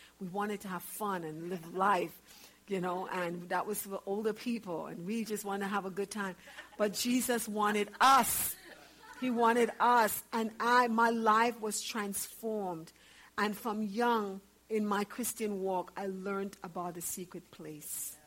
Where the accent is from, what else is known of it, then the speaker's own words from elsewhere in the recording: Trinidad & Tobago; born there; So I was born in Trinidad.